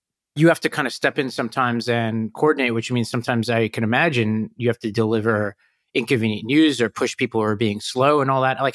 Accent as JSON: {"language": "English", "town": "Staten Island", "region": "New York", "country": "United States", "tie": "born or raised there", "said": "my hometown of Staten Island has had a vigorous debate around the future of migrants there."}